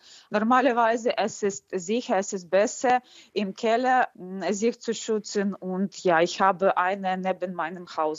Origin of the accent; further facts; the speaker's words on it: Kyiv, Ukraine; beruflich habe ich viel mehr zu tun jetzt in Kiew und deswegen bin ich gekommen und auch ich habe meine Heimatstadt sehr vermisst